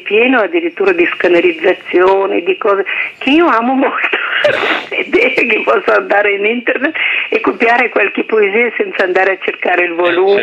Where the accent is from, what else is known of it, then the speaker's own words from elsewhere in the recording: Russia; now in Italy; per gli italiani sono una russa, per i russi sono un'italiana